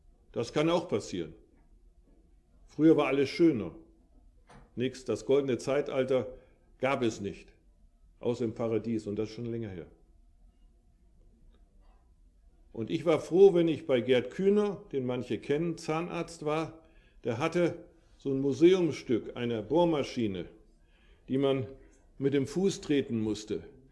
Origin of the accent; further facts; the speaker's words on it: Detmold, North Rhine-Westphalia, Germany; born there; Also ich bin in Detmold-Lippe geboren, mitten in Deutschland, und habe einen Flüchtlingsausweis, der mich als Flüchtling dann charakterisiert.